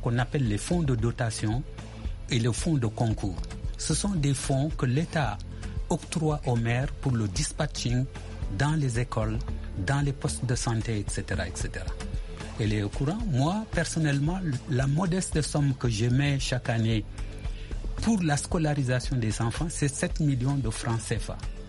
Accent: Golmy, Tambacounda, Senegal; j'ai quitté Golmi, qui est mon village natal, avec 47 degrés à l'ombre

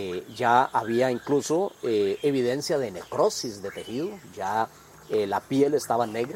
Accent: Costa Rica; Soy biólogo costarricense y he sobrevivido a la mordedura de una terciopelo.

